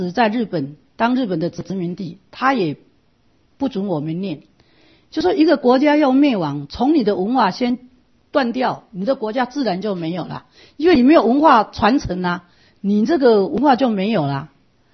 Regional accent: Taipei, Taiwan; 我们台北的人是泉州的比较多，那我讲的呢，我还是用我那个泉州的。

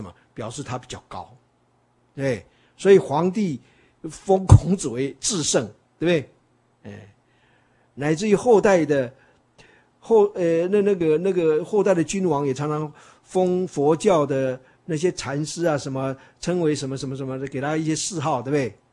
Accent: China; 所以我们中国人对天的概念，它是一个抽象的

